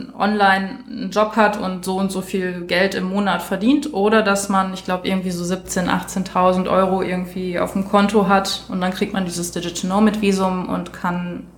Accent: Steinfurt, North Rhine-Westphalia, Germany; Also ich war in meiner Heimatstadt, ich habe es bei meiner Mama.

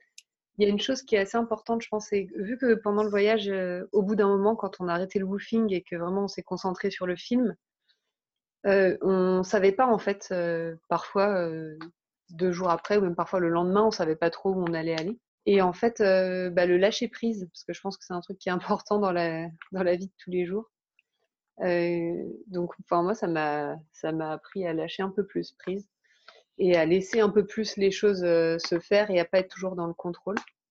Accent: Paris, Île-de-France, France; vu que j'ai grandi à Paris, en région parisienne

